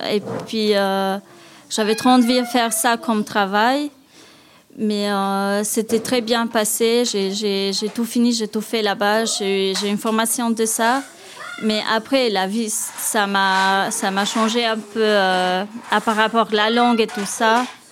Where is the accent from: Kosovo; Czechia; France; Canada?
Kosovo; French is a second language; moved away as an adult; now in Switzerland; je suis arrivée en Suisse, je viens du Kosovo, j'ai arrivé en Suisse en 2017 et puis j'ai commencé les cours de français